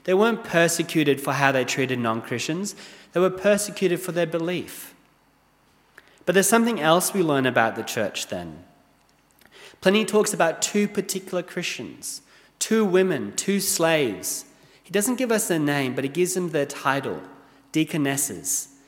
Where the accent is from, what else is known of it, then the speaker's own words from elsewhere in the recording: Nairobi, Kenya; Well, I grew up in Kenya. In Nairobi, there's a train museum.